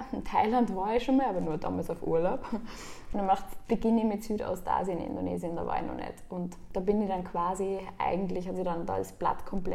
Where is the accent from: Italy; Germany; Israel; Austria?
Austria; Upper Austria; also born or lived in New York; Ja, ich bin am Land aufgewachsen in Oberösterreich.